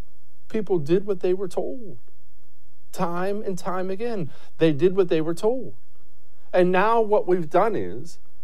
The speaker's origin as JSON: {"language": "English", "country": "United States", "said": "I am an American."}